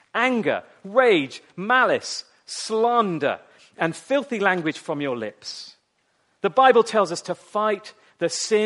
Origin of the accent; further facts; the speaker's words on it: Australia; Yeah, I am, by the way, just in case you're wondering. I'm an Aussie.